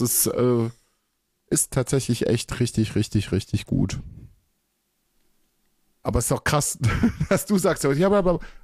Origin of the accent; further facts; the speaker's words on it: North Rhine-Westphalia, Germany; Ich bin 30 Jahre in NRW aufgewachsen.